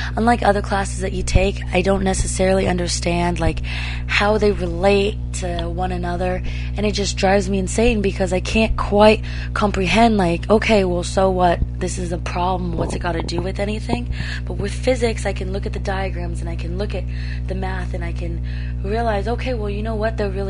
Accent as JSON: {"language": "English", "town": "Simi Valley", "region": "California", "country": "United States", "said": "So I'm like, I'm from San Fernando Valley, and they kind of understand it. It's not because I have anything against Simi"}